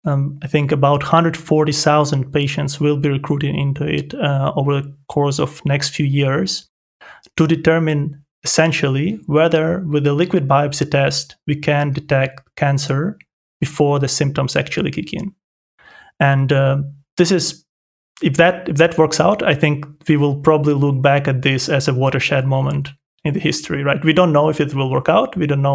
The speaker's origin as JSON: {"language": "English", "country": "Ukraine", "tie": "born or raised there", "also_born_or_lived": "Poland", "moved": "yes", "lives_now": "Germany", "said": "I grew up in Ukraine, then moved to Poland, studied biotechnology there. I'm currently in Germany where I did my PhD"}